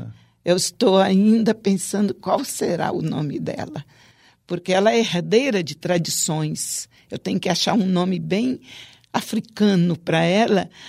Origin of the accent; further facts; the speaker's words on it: Conceição da Barra, Espírito Santo, Brazil; Eu cresci em Conceição da Barra, ouvindo tambores de cabula, porque ela resistiu à cabula naquela região. A minha cidade era isolada do resto do estado.